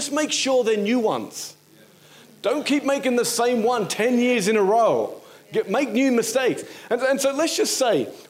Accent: Newcastle, New South Wales, Australia; I'm from Newcastle, Australia, and I'm a carpenter.

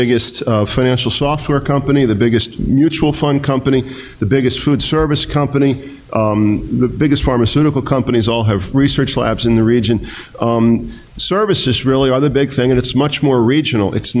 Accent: Delaware, United States; growing up in Delaware, you read the Wilmington papers during the week and the Philadelphia papers on Sunday.

